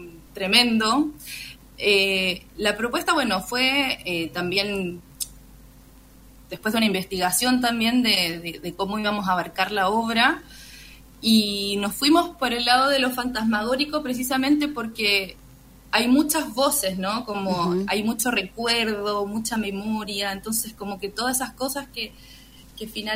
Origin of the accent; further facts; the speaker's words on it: Chile; y nosotras como chilenas